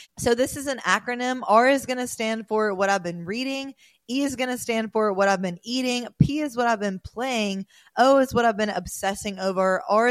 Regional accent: the South, United States; I really don't like country, although I'm from the South

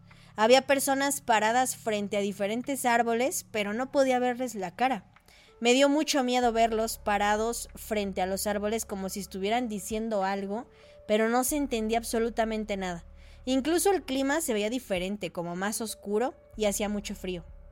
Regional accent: Peru; Soy de Perú.

